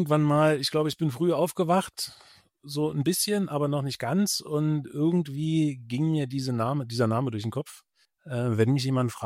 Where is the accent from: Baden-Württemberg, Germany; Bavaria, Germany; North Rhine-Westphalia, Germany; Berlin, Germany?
Berlin, Germany; bin aus Berlin